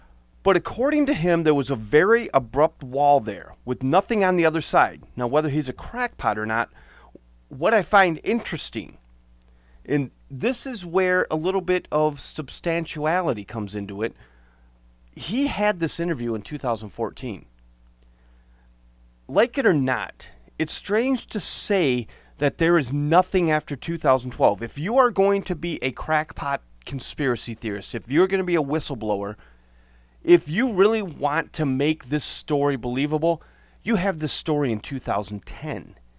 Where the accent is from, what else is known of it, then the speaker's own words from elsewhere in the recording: Saginaw Township, Michigan, United States; In 1994, I remember managing a video store in my hometown of Saginaw Township.